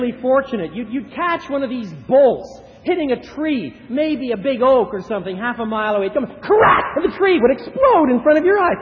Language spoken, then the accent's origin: English; Quebec, Canada; now in Chicago, United States; I was brought up in Quebec. I'm a Canadian. Here in Chicago